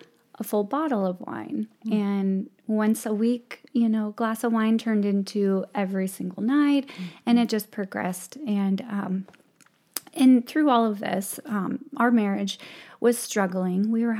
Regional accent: Fremont, California, United States; we grew up here in Fremont

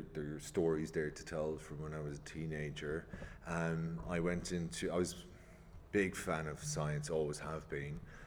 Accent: Ireland; now in Budapest, Hungary; You could probably hear it off the voice. I'm Irish, based out of Budapest.

